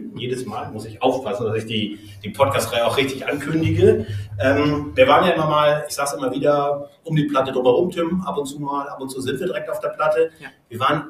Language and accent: German; Buxtehude, Lower Saxony, Germany; heute sind wir wieder an meinem Standort, sozusagen meiner Heimat, hier zumindest der Sparkasse in Buxtehude.